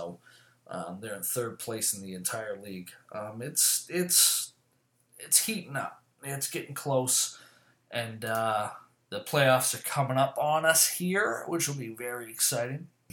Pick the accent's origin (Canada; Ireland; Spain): Ireland; I hate making excuses for the way that I am and blaming it on where I'm from. Oh, I'm fucking Irish. I'm a drunk.